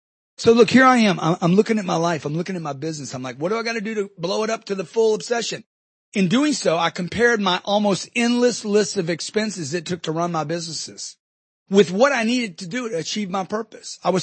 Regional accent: Louisiana, United States; When I'm young and broke, I'm growing up in Louisiana, middle class, being told, be grateful you got a bike.

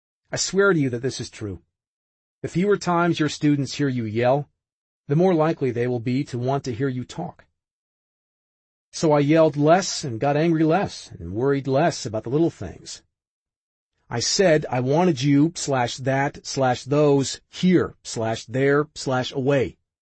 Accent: Midwest, United States; I'm from the Midwest, where we say sorry for asking for water at restaurants

